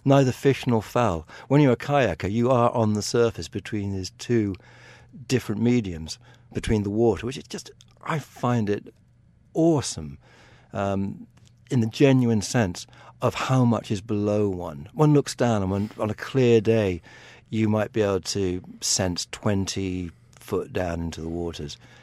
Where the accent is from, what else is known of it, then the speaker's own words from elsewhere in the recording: Munster, Ireland; I was brought up in Southwest Ireland, and a very privileged background because we had books, we had horses.